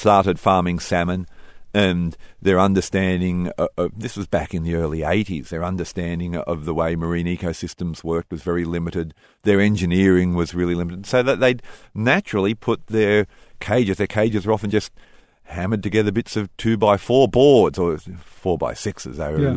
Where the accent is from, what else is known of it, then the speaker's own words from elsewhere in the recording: Australia; I'm an Aussie, and Aussies figure that all seafood tastes great.